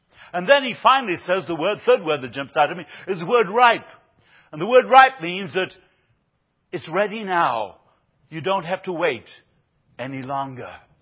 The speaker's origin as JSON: {"language": "English", "region": "Buenos Aires", "country": "Argentina", "tie": "born or raised there", "said": "I grew up in Latin America, the city of Buenos Aires in Argentina."}